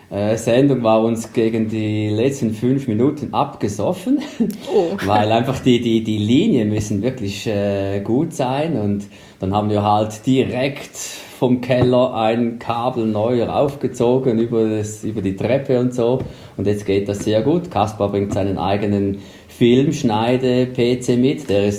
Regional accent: Switzerland; Also bei uns in der Schweiz war ja am Mittwoch

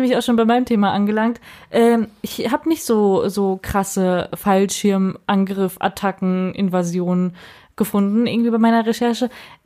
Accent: North Rhine-Westphalia, Germany; ich komme aus Nordrhein-Westfalen.

